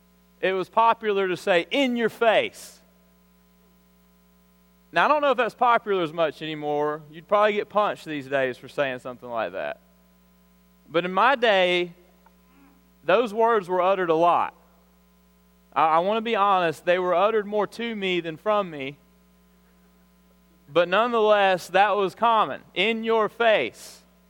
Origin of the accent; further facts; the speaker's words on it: Alabama, United States; Now, when I was growing up in South Alabama, I pretended to be an athlete.